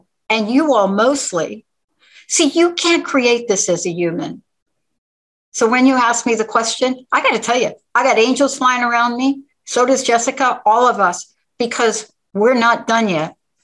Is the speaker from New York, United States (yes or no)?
yes; New York, United States; now in Washington State, United States